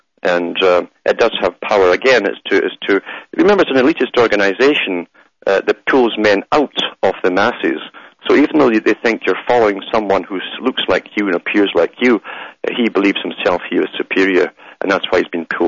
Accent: Ontario, Canada; So I'm from Hamish myself, up in Ontario, Canada.

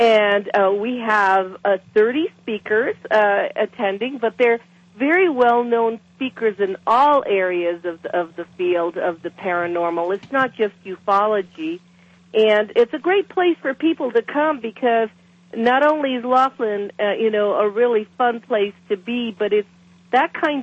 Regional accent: Italy; born there; English is a second language; because I'm Italian. I was born in Italy, so that's why it's spelled that way.

